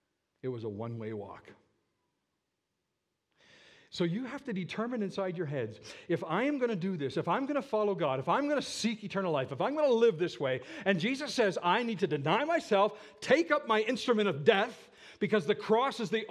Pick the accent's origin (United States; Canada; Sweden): Canada; So I'd go in the class, I'd stand up and say … I'm from Canada, here's what Canada's like, blah, blah, blah, blah, blah.